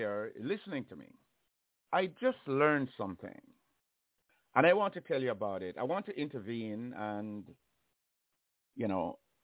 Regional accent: Jamaica; I'm from Jamaica, so expect me to use words that maybe Jamaicans and people who are accustomed to Jamaicans is likely know.

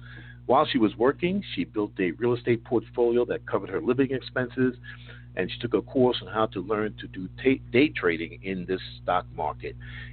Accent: Bronx, New York, United States; I grew up in the Bronx, nobody knows about the Bronx unless they go there. The dirty down Bronx, the South Bronx, Throgs Neck Project.

